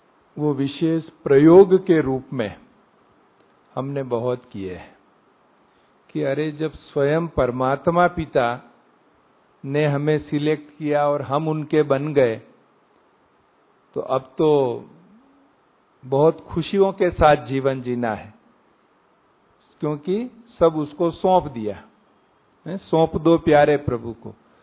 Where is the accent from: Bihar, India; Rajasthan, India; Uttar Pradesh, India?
Rajasthan, India; हमारा गांव यहाँ माउंट आबू से थोड़ा दूर उदयपुर, आपने नाम सुना होगा, उदयपुर के पास में गांव है। तो वहाँ फिर दसवीं तक वहाँ पूरी पढ़ाई करके फिर उदयपुर आ गए कॉलेज करने के लिए